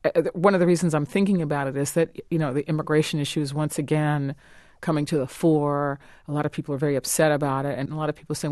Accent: New York, United States; I was raised in New York

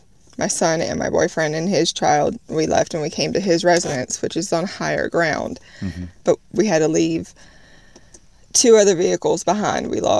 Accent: South Carolina, United States; also born or lived in South Florida; I'm originally from South Carolina, lived in South Florida, so I've dealt with several hurricanes myself.

